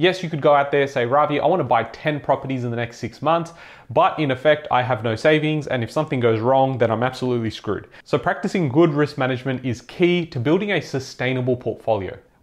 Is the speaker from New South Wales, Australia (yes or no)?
yes; Sydney, New South Wales, Australia; born there; I was born in Sydney, I know this market really, really well